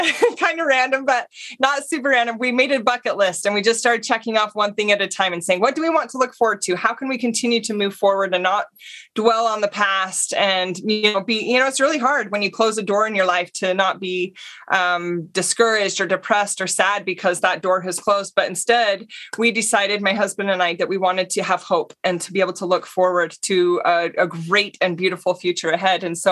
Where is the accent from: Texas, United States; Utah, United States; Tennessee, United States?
Utah, United States; Orem; I grew up in Orem, Utah, the youngest in my family.